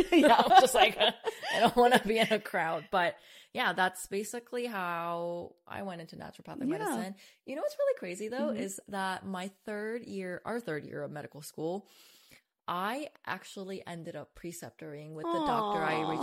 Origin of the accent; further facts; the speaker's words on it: South Korea; I grew up in Korea